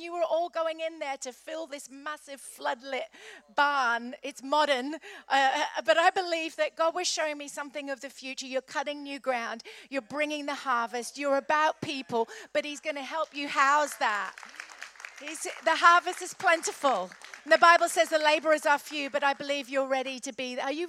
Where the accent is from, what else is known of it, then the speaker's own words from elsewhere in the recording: United Kingdom; because we're British, aren't we?